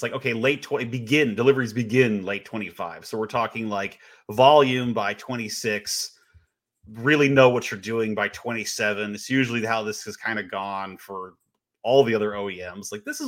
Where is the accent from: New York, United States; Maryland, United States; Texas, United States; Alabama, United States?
Texas, United States; I'm from Texas public schools.